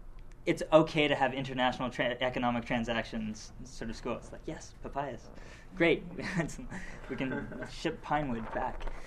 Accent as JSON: {"language": "English", "region": "Newfoundland and Labrador", "country": "Canada", "said": "I'm from Newfoundland."}